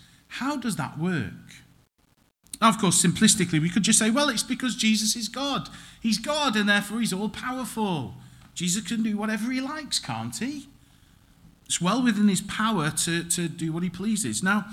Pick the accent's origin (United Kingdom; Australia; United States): United Kingdom; So for me, that would be, I'm white British, whatever that means. I'm Caucasian.